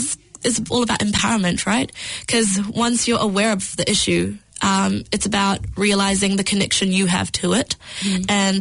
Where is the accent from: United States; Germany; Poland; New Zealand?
New Zealand; growing up in New Zealand, I have sort of grown up with nature around me